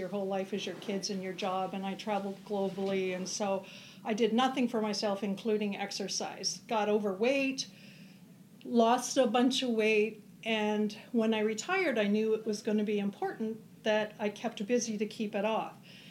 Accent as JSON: {"language": "English", "country": "Canada", "tie": "born or raised there", "also_born_or_lived": "Germany", "lives_now": "United States", "said": "I originated in Canada, small town kind of thing, and eventually I started working for Hewlett-Packard there. They transferred me to Germany, where I lived for 6 years"}